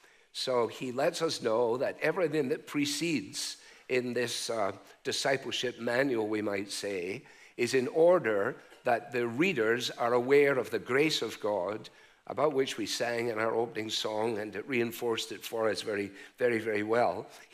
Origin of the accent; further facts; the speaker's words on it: Scotland, United Kingdom; As a Scotsman, that is a dreadful waste of money and time.